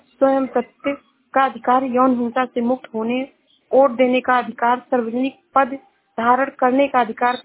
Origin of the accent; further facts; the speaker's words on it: Uttar Pradesh, India; मैं जिला श्रावस्ती से हूँ।